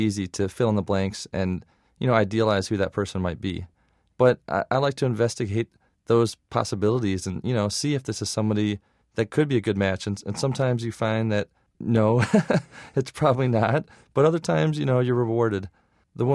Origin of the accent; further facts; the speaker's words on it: Michigan, United States; And, you know, growing up in Michigan and, you know, you see what a lot of people in a lot of parts of the country are going through.